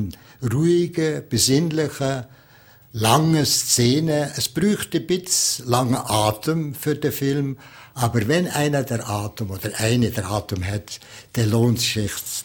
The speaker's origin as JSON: {"language": "German", "region": "Valais", "country": "Switzerland", "said": "Ich denke, wir sind so reich, ich meine jetzt nicht nur als Walliser"}